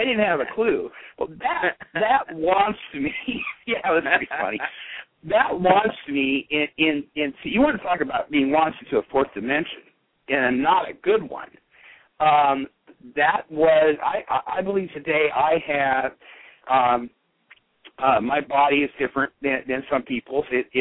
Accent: Petaluma, California, United States; I'm 57 years old, and I was raised in Petaluma, California

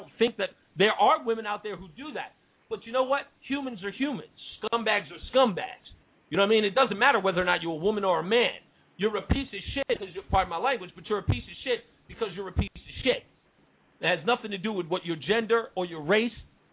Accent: Queens, New York, United States; now in Morristown, United States; My mom moved out to Jersey City. We're originally from Queens. And my mom's moved out to Jersey City.

